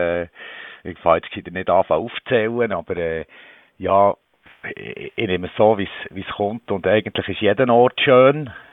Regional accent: Switzerland; Gerade bei uns in der Schweiz, wo wir nicht um Grundnahrungsmittel und Grundbedürfnisse kämpfen.

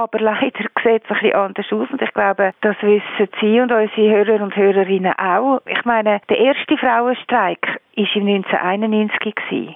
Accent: Finland; German is a second language; now in Germany; In meiner Heimat Finnland ist das zum Beispiel so.

